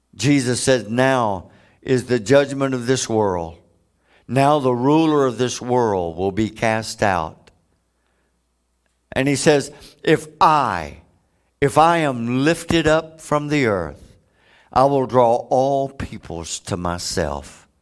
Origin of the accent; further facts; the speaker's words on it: United States; since I'm American, I want to hit our country first.